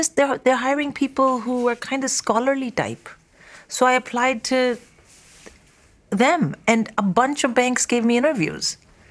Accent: India; I am from India.

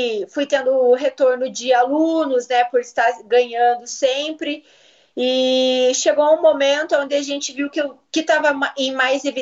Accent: Curitiba, Paraná, Brazil; Então, eu nasci aqui em Curitiba, sempre morei aqui mesmo.

